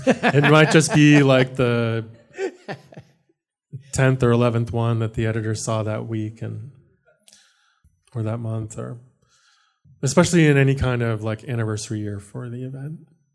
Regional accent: Maine, United States; also born or lived in Guam / Truk / South Korea; growing up in Maine and coming from Guam, Truk, South Korea, these places that I'd lived before I lived in Maine at the age of 6.

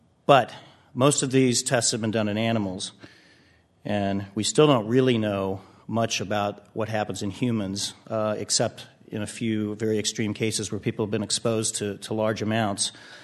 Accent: Kansas, United States; even through my childhood growing up in Kansas

